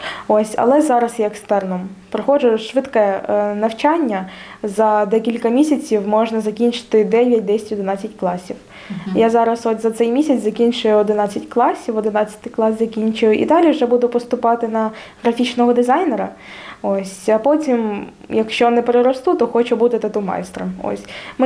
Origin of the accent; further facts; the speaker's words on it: Crimea, Ukraine; Я народилась в Криму